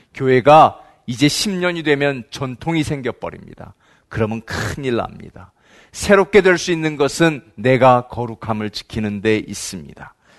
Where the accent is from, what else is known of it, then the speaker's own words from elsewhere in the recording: South Korea; moved away; 한국은 기도하는 나라였습니다. 그 나라에서 이민 온 우리는 기도하는 이민자입니다.